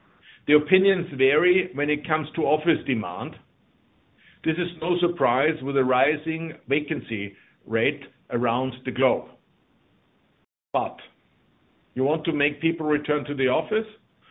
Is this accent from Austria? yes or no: yes; Salzburg, Austria; English is a second language; My hometown, Salzburg, with one of the most conservative populations I've ever seen